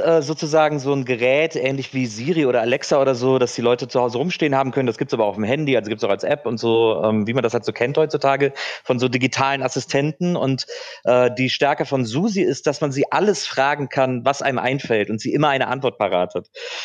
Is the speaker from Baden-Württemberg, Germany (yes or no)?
no; Wesseling, North Rhine-Westphalia, Germany; Aber ich bin ja in Wesseling groß geworden, zwischen Köln und Bonn. Und ich kenne dieses Kleinstadt-Feeling